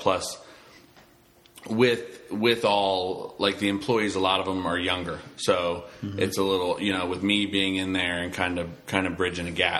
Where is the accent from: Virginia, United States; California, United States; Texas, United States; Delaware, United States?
Delaware, United States; Georgetown; I come from Georgetown down the road.